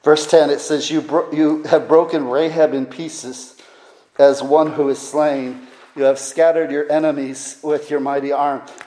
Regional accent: Illinois, United States; I was from Illinois, all flat. That's what I was used

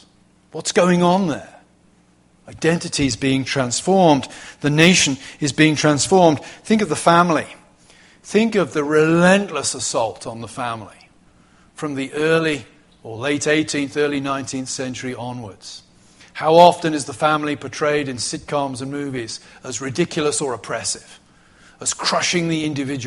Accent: England, United Kingdom; I'm English, as you've been reminded this evening. I'm proud to be so, I have to say. I belong to a nation.

